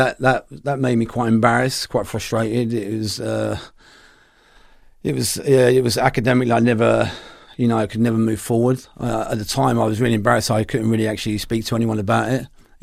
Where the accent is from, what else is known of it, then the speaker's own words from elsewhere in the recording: Camden Town, London, United Kingdom; I'm from London, Camden Town.